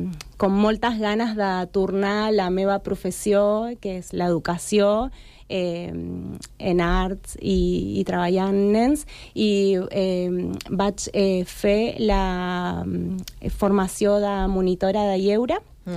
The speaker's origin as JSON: {"language": "Catalan", "town": "Punta Alta", "region": "Buenos Aires Province", "country": "Argentina", "second_language": "Catalan", "said": "arribar a una ciutat molt més petita que es diu Punta Alta per la feina del meu pare i és la ciutat que sento és la meva, que soc de Punta Alta, una petita ciutat del sur de la província de Buenos Aires."}